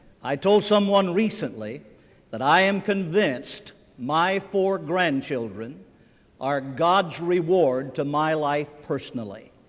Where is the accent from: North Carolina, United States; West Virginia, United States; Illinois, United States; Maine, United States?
West Virginia, United States; now in Florida, United States; When you're praying about going to New Hampshire or to West Virginia, my home state, don't forget Florida.